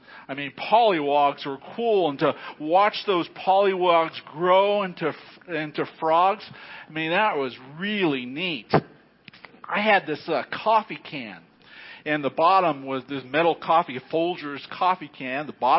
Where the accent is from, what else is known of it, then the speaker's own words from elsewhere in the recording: Fresno, California, United States; I grew up in Fresno, and behind our house was a canal. Fresno is a ag community.